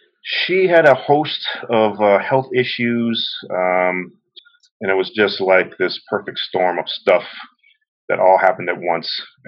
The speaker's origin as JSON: {"language": "English", "town": "Kailua", "region": "Hawaii", "country": "United States", "tie": "born or raised there", "said": "I grew up in Kailua, always been a Kailua boy. In Enchanted Lake, mostly."}